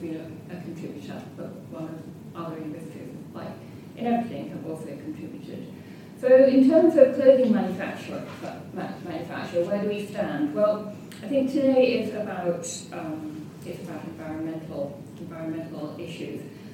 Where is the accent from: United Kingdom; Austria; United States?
United Kingdom; Huddersfield, Yorkshire and the Humber; I grew up in Huddersfield.